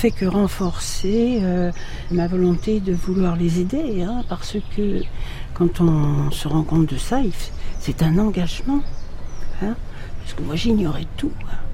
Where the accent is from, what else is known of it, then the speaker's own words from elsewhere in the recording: Auvers-sur-Oise, Île-de-France, France; born there; Je vis ici depuis 35 ans. Je suis née à Auvers-sur-Oise.